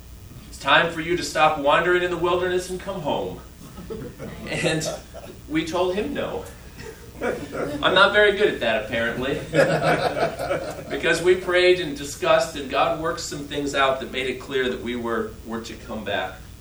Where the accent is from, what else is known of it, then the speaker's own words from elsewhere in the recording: Ohio, United States; now in Wisconsin, United States; The most obvious is I grew up in Northwest Ohio, so I'm not from Wisconsin. But I've lived in Wisconsin longer than I have Ohio at this point.